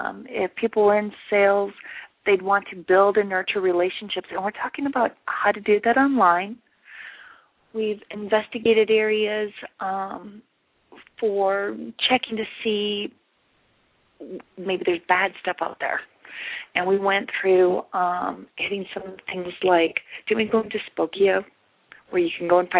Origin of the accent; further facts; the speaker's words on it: Midwest, United States; I grew up in the Midwest, but we don't have Mayberry days.